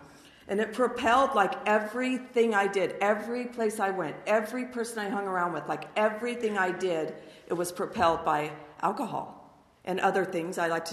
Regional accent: Palmdale, California, United States; And I grew up right here in Palmdale.

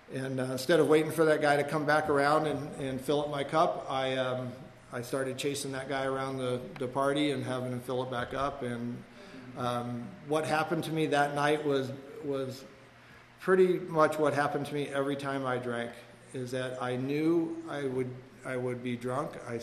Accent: Agoura, California, United States; Westlake Village where I grew up. I grew up in Agora, out in the Thousand Oaks area

